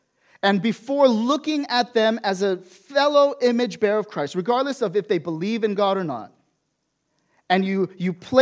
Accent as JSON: {"language": "English", "country": "United States", "moved": "yes", "said": "Obviously, I'm an American, and as I make observations of what's going on back home"}